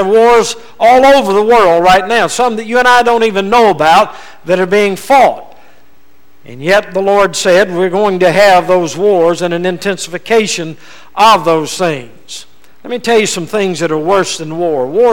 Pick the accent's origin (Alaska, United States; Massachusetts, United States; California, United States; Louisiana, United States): Louisiana, United States; also born or lived in Texas; I was born in Texas, but raised and reared in Louisiana.